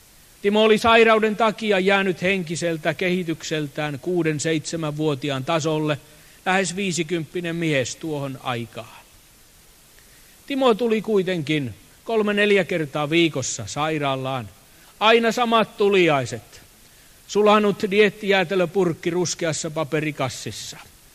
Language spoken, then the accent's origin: Finnish; Turku, Southwest Finland, Finland; Elin lapsuuteni Turussa. Siellä vartuin ja perustin perheen.